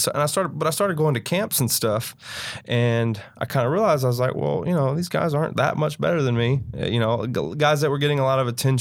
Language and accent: English; Mississippi, United States; Growing up in Mississippi, college football is such a big deal. We didn't really have a local NFL team, so a lot of people in my hometown root for the Saints.